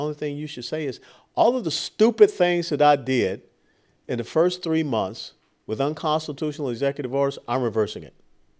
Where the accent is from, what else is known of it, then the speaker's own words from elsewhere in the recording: Georgia, United States; You know, I was born and raised in Georgia. I know Athens, Georgia, very much so.